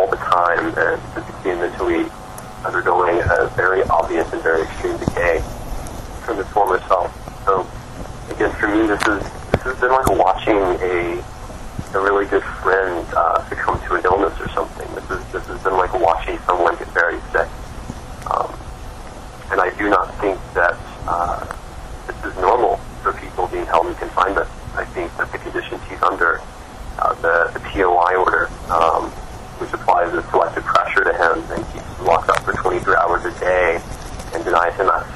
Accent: Alabama, United States; now in Boston, United States; I was born in Alabama in a very conservative household, and growing up with an Eagle Scout

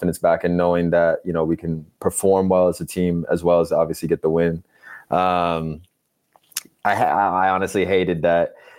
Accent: Seattle, Washington, United States; I grew up in Seattle, so I grew up hiking and doing a lot of stuff outdoors.

